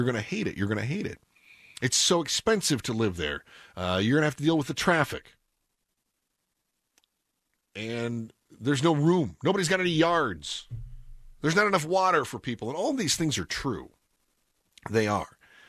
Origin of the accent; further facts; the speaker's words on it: Wisconsin, United States; moved away; Growing up in Wisconsin, I was always searching. I longed to escape the conventions of my childhood.